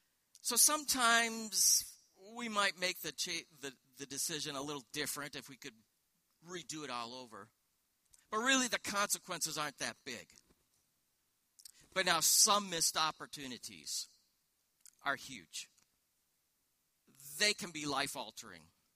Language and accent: English; Pacific Northwest, United States; And we came from the Northwest, and out there in the Northwest is the home, the birthplace of Starbucks coffee.